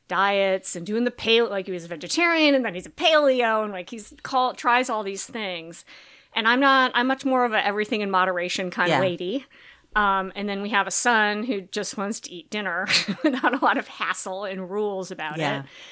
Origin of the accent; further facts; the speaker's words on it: Minneapolis, Minnesota, United States; I grew up in Minneapolis.